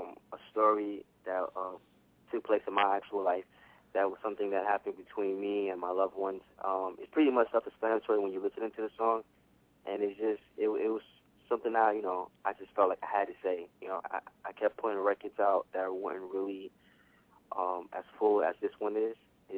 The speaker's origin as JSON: {"language": "English", "town": "New York City", "region": "New York", "country": "United States", "said": "Honestly, I'm from New York City, actually from the Bronx itself. And, you know, coming from that type of area growing up"}